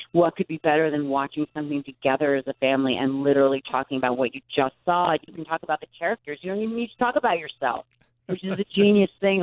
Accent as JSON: {"language": "English", "town": "Manhattan", "region": "New York", "country": "United States", "tie": "born or raised there", "said": "I mean, God, I grew up in Manhattan. I could have watched it when I was 9."}